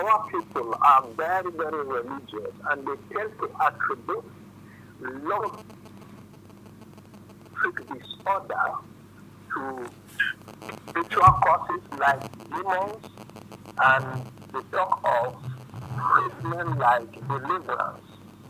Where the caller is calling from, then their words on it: United Kingdom; I'm calling from the United Kingdom.